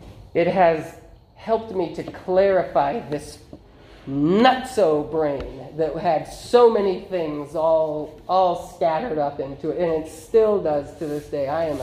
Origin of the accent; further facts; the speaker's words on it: Ireland; well, I'm Irish, so you probably know what it is that I am, with generations and generations and generations of catechism.